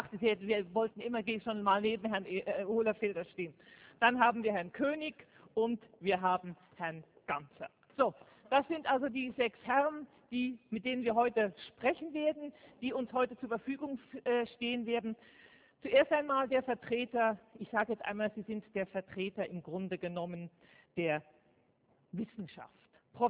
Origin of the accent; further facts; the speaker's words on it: Switzerland; ich komme aus der Schweiz.